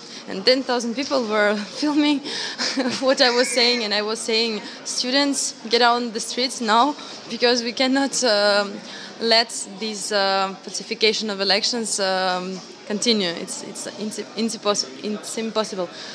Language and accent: English; St. Petersburg, Russia; now in Paris, France; I'm from St. Petersburg, Russia. Now I'm 25 years old and I'm living and studying in Paris.